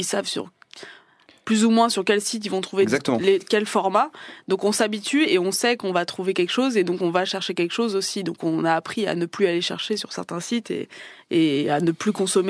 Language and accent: French; France; Nous, on est français, quoi.